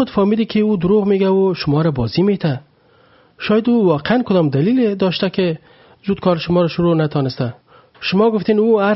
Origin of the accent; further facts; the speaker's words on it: Afghanistan; کل ما شکر افغان هستیم، وطن خود دوست داریم، خوش هستیم که افغان هستیم